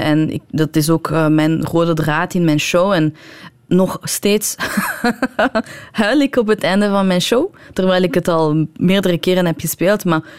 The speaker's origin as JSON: {"language": "Dutch", "country": "Iran", "said": "ik ben een Iraanse vrouw. En dan besefte ik, oh my god, ik ben eigenlijk heel Iraans."}